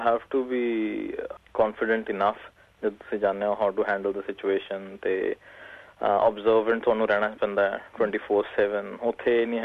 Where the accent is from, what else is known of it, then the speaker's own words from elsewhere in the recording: Mohali, Punjab, India; moved away as an adult; now in Melbourne, Australia; ਜੀ ਮੈਂ ਇੰਡੀਆ ਤੋਂ ਹੈਗਾ ਮੋਹਾਲੀ ਤੋਂ, ਤੇ ਮੈਂ ਆਇਆ ਸੀ ਆਸਟ੍ਰੇਲੀਆ ਮੈਲਬਰਨ ਇਨ 2005